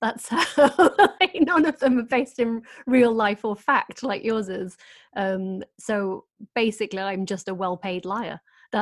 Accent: Doncaster, Yorkshire and the Humber, United Kingdom; I'm from Doncaster, so I have to be working all the time.

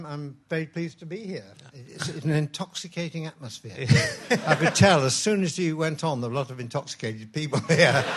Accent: Sheffield, Yorkshire and the Humber, United Kingdom; now in London, United Kingdom; No, I made the terrible mistake of because I'm from Sheffield.

